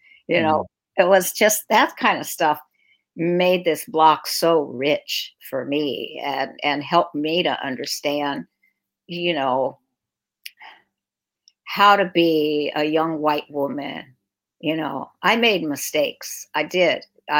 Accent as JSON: {"language": "English", "town": "Portland", "region": "Oregon", "country": "United States", "tie": "born or raised there", "said": "And I want to tell people that I grew up in Portland, where you live."}